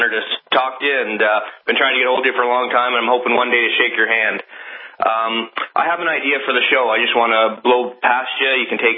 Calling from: Canada; I'm calling from Canada.

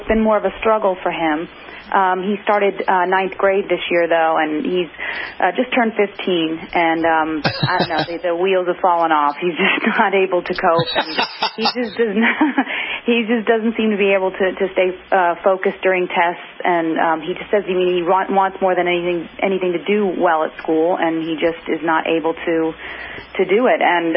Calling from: Fort Lauderdale, Florida, United States; that's why I'm calling from Fort Lauderdale.

